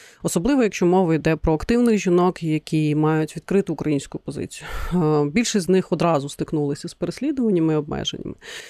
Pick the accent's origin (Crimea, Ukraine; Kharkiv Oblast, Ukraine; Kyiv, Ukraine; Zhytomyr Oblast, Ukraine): Crimea, Ukraine; Yalta; тому що я сама з Криму, з Ялти